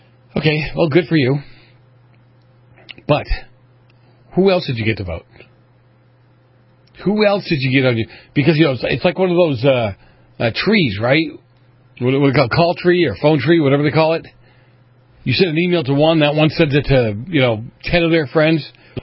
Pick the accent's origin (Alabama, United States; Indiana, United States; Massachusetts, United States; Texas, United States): Massachusetts, United States; Boston; moved away; I grew up around Boston politics. I know how some of this works. I've come a long way since I moved out here from Boston.